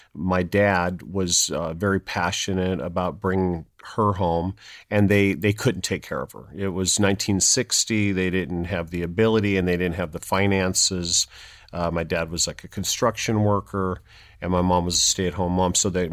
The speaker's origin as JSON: {"language": "English", "town": "San Jose", "region": "California", "country": "United States", "tie": "born there", "said": "I was born in San Jose, California. My father was the first in our family to be born in America. His parents, my grandparents, were immigrants from Italy."}